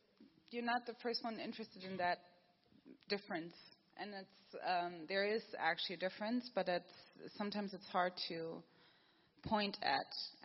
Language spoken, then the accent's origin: English; Germany; I didn't see that when I was growing up in Germany.